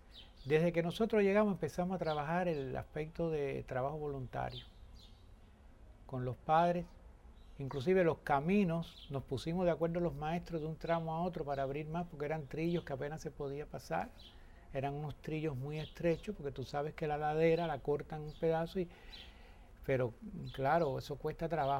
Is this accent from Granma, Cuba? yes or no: no; Havana, Cuba; yo no había salido de La Habana. Yo nací y me crié en La Habana Vieja, pero yo no sabía, yo no había salido muy mucho de ahí.